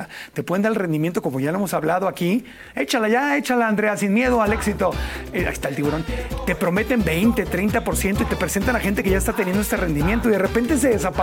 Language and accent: Spanish; Tlalnepantla, State of Mexico, Mexico; Soy de Tlanepantla, suena raro.